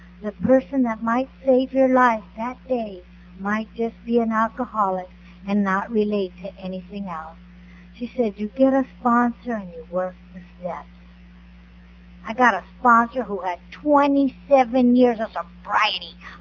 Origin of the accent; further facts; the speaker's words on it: California, United States; I'm from Orange County in L.A. There's nothing but sand and tumbleweed.